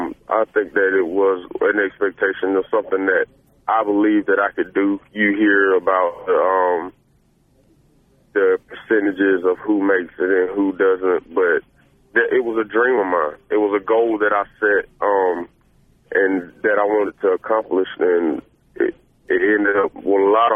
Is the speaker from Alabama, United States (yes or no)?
yes; Alabama, United States; And growing up in Alabama, and he's a legend in Alabama